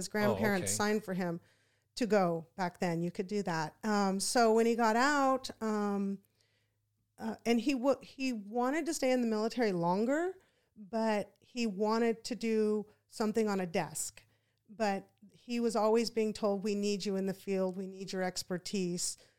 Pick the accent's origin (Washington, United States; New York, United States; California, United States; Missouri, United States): California, United States; Fort Ord; born there; I was born in between on Fort Ord in 1968.